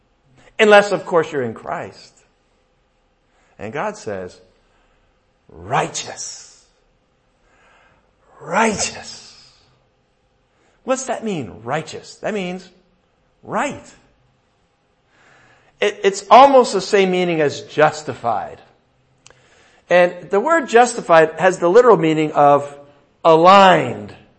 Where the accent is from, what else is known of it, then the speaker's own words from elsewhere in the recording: United States; As an American, it's kind of hard.